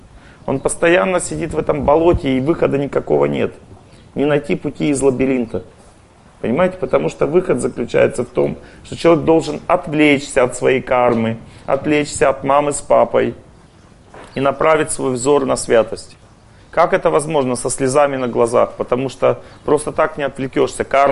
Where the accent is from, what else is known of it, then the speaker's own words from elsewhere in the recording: Ural, Russia; born there; Потому что я родился на Северном Урале, а не в Европе. Там очень тяжелая атмосфера. В этом городишке, в котором я родился, все тотально пили, ругались матом.